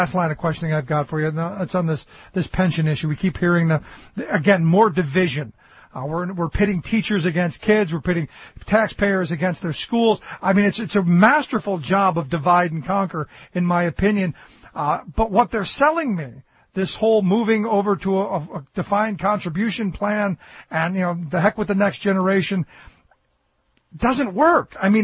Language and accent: English; Cleveland, Ohio, United States; I grew up in Cleveland where you could buy liquor right there next to the Tic Tacs.